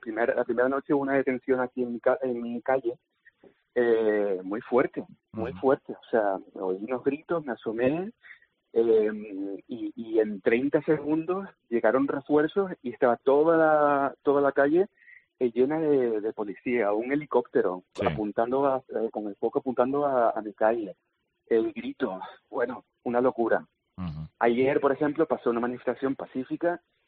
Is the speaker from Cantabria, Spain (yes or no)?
no; Canary Islands, Spain; also born or lived in Madrid; viví en Madrid, estudié, sí, y demás, y trabajé allí mucho tiempo, y como para mis amigos allí, yo sí era como latino, casi. Los canarios en Madrid somos exóticos.